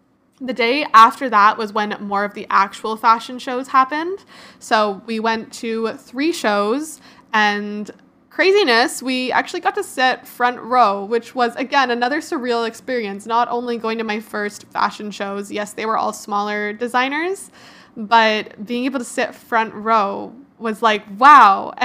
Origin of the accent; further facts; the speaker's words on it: Canada; And as a Canadian girl, you don't really get to go.